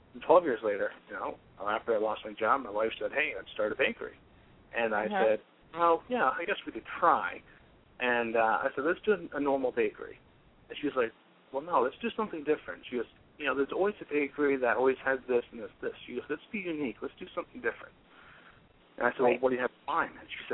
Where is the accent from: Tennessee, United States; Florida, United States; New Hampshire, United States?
New Hampshire, United States; Hope; And I used to, you know, do it 11 years ago in my hometown in Hope, New Hampshire.